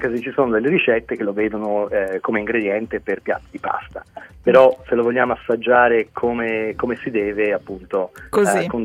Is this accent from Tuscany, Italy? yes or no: yes; Florence, Tuscany, Italy; Da fiorentino devo per forza di cose fare una menzione particolare per il lampredotto